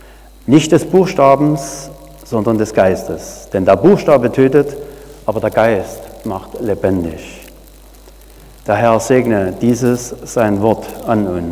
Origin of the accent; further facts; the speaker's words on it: Auerswalde, Saxony, Germany; In der Kirche Auerswalde, wo ich herkomme